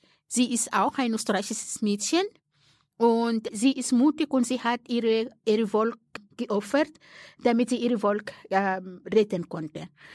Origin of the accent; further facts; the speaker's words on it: Sudan; German is a second language; now in Austria; Es gab natürlich einen Grund, warum ich vom Sudan weg, was ich mir niemals vorgestellt habe, dass ich den Sudan verlassen musste. Ich habe dort studiert